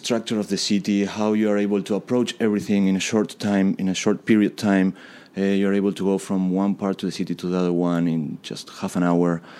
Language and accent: English; Buenos Aires, Argentina; English is a second language; also born or lived in Mexico; now in Sheffield, United Kingdom; I come from Buenos Aires, and also I lived in Mexico, huge cities with millions and millions of people living there